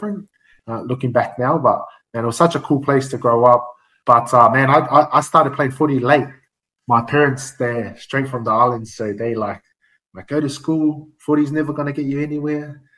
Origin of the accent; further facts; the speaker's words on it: Naenae, Wellington, New Zealand; Man, I was born in Wellington. So I'm from a place called Nainai. And so it's like the Mount Drua of Lower Hutt from where I'm from.